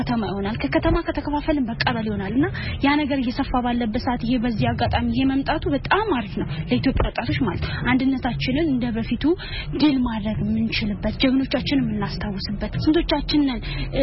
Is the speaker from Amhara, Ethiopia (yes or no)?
no; Asella, Oromia, Ethiopia; ከአርሲ አሰላ ነው የመጣሁት።